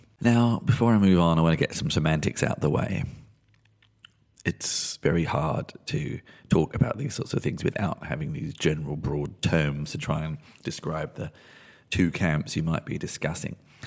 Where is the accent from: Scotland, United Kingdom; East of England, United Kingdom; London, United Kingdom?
London, United Kingdom; born there; I was born in London.